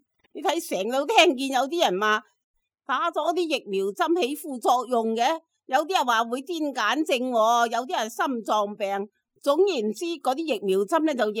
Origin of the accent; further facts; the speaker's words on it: Hong Kong; 佢估唔到我哋香港人今时今日咁勇敢，特别嗰啲年轻人就仲犀利添。